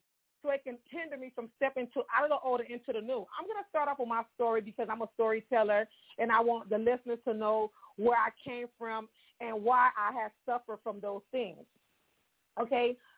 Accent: Miami, Florida, United States; I was raised up in Miami, because I'm Haitian American, in an area that called Little Haiti.

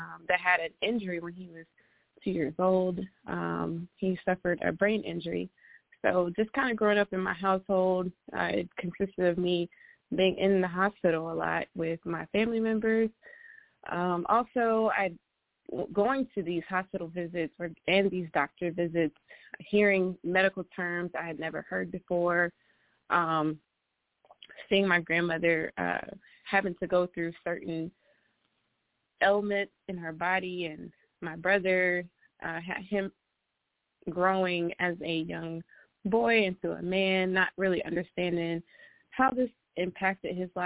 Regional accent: Atlanta, Georgia, United States; So I am a second-year medical student at St. George University, and I am from Atlanta.

